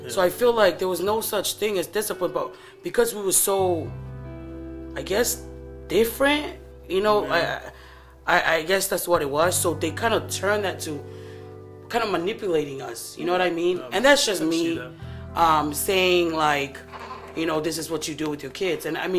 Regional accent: Tonga; I was saying how growing up in Tonga, there was no such thing as discipline.

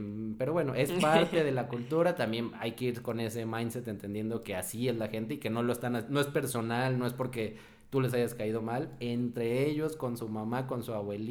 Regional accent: Mexico; Y yo, pues como buen mexicano, dije, no, hombre

